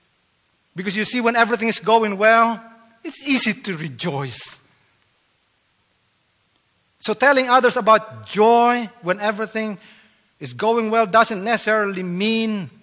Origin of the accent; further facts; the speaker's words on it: Philippines; now in United States; growing up in the Philippines, I was more exuberant before I came to the United States in doing worship.